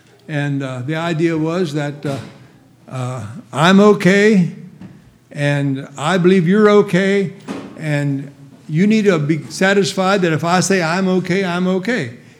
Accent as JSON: {"language": "English", "region": "Pennsylvania", "country": "United States", "said": "They think I'm Dutch because I'm from Pennsylvania, you know."}